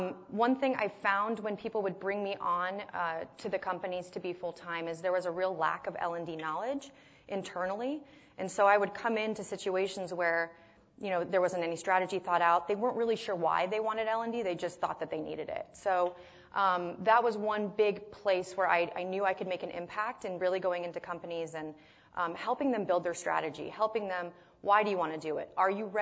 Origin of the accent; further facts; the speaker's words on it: Colorado, United States; I was born and raised in Colorado, where I still live today.